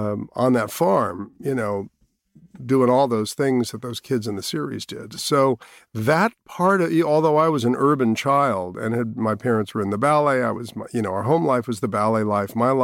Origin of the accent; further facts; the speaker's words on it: New York City, New York, United States; I was born and raised in Manhattan as a, you know, child actor on stage and in television from an early, early age.